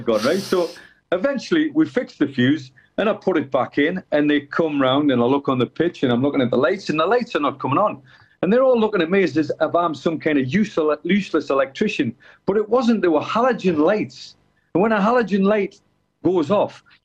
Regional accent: South Shields, North East England, United Kingdom; I was born and bred in South Shields.

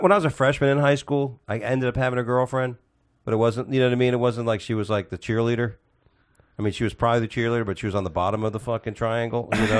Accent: Coral Springs, Florida, United States; And I used to sometimes say Miami because it's recognizable, mm-hmm. or Fort Lauderdale.

